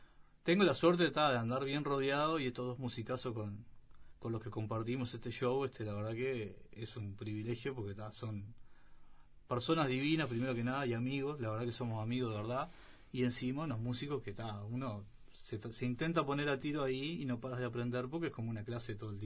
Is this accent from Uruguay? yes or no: yes; San José de Mayo, San José, Uruguay; Yo soy de San José, me crié en San José de Mayo.